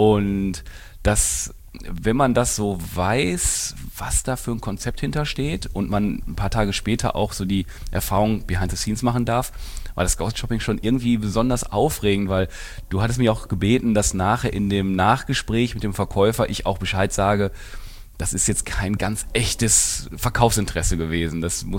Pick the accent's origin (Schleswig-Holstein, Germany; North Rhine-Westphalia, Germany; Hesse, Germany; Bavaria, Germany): North Rhine-Westphalia, Germany; Essen; und ich bin ja auch ein Essener.